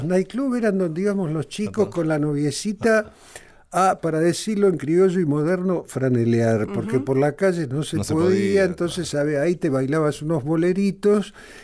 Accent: Rosario, Santa Fe, Argentina; yo soy rosarino

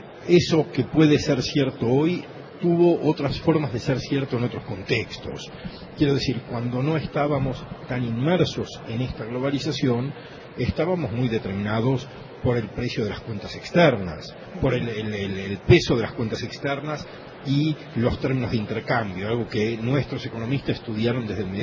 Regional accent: Argentina; nosotros como argentinos

